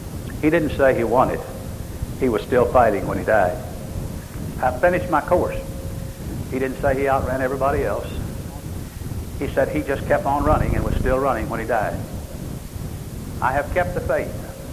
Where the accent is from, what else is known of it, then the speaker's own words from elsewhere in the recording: Arkansas, United States; born there; I was born here in Arkansas, where there are plenty of the Lord's churches.